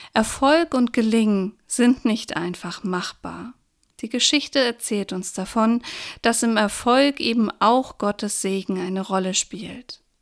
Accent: Saxony, Germany; accent: Saxon; now in Hamburg, Germany; uns hört man das ja auch manchmal an, dass wir hier in Hamburg leben. Und ich habe damals diesen Dialekt aus Sachsen eben so doll gesprochen, dass man mich gar nicht verstanden hat.

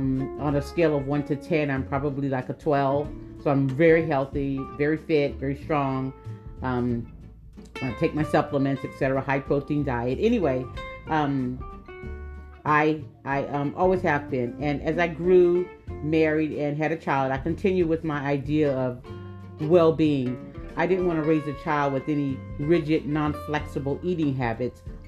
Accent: the South, United States; now in West Coast, United States; I grew up in a home where we had all cooked meals. We grew up in the South and et cetera. And I have immigrant roots, but we grew up in the South and we were four kids and we always ate home cooked meals.

